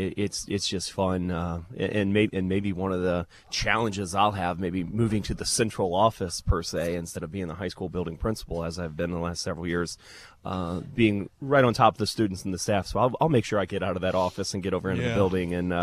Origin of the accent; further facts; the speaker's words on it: Ohio, United States; I'm coming from Marion County, Ridgedale. So my last 17 years at Ridgedale, and originally from Crawford County, a Colonel Crawford kid